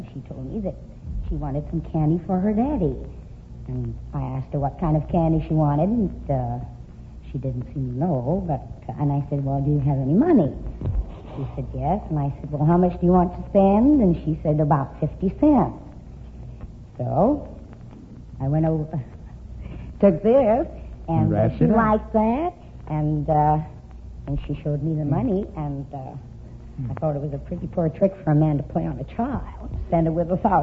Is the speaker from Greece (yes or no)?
no; England, United Kingdom; moved away as an adult; now in Hollywood, United States